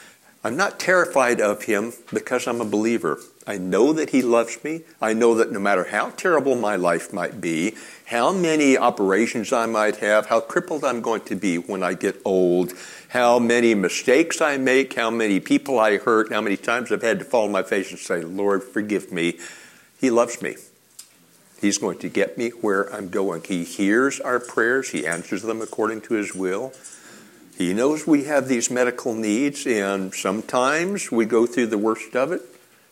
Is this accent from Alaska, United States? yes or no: yes; Alaska, United States; I grew up in Alaska, and I've mined for gold